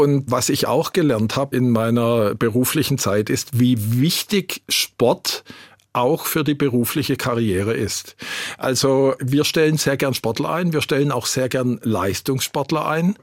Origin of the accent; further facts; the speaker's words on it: Schwäbisch Hall, Baden-Württemberg, Germany; also born or lived in Heidelberg / Munich / Zurich / Augsburg; Also ich stamme ursprünglich aus Schwäbisch Hall. War dann zum Studium in Heidelberg, war zum Studium in München, war dann in Zürich, war dann in München wieder zurück zur Promotion, dann in Augsburg, dann wieder